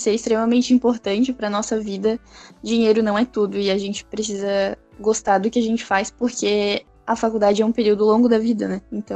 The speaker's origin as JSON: {"language": "Portuguese", "town": "São José", "region": "Santa Catarina", "country": "Brazil", "said": "Eu tenho 20 anos, sou de São José e eu curso licenciatura em História na UDESC."}